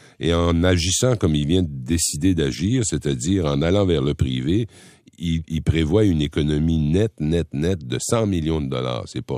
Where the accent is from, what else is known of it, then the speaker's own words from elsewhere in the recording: Rimouski, Quebec, Canada; en a un immense de ces centres-là à Rimouski, mon patelin.